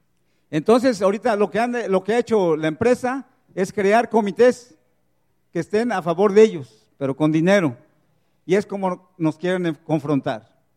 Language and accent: Spanish; Puebla, Mexico; en mi municipio está dentro, que somos 21 municipios de la Sierra Norte de Puebla